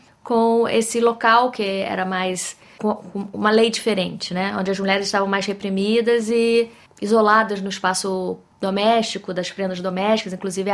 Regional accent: Rio de Janeiro, Brazil; onde eu fui criada, que foi no Rio de Janeiro, um espaço urbano.

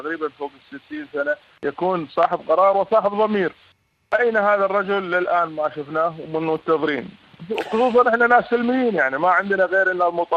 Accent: Kuwait; احنا للأمانة ككويتيين بدون جنسية نؤمن بهذا الوطن ونحن أبناء هذا الوطن، ولكن حرمنا من المواطنة

